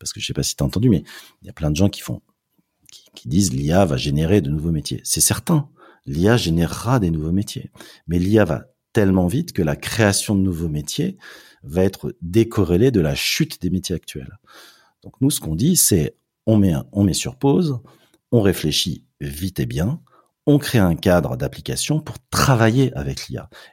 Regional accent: France; c'est les pouvoirs publics français, puisqu'on est français, et européens.

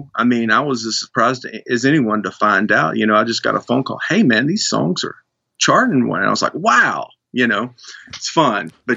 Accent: United Kingdom; accent: British; And, you know, and please don't persecute me over my British accent.

